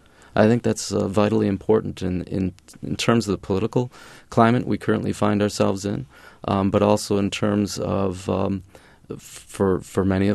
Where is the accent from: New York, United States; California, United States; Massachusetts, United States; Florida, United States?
Massachusetts, United States; also born or lived in Minnesota; But I was born in Massachusetts and moved to Minnesota, where my mother and father sort